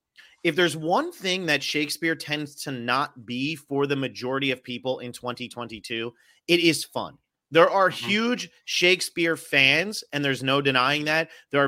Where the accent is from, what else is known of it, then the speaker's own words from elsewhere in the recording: Canada; Even as a Canadian. Yeah, even as a Canadian, like at 6, 7 years old, maybe not the best content.